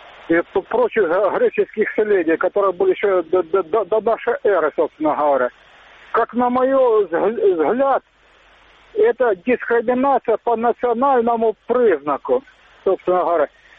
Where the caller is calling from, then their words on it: Mariupol, Donetsk Oblast, Ukraine; Привет, Мариуполь, собственно говоря.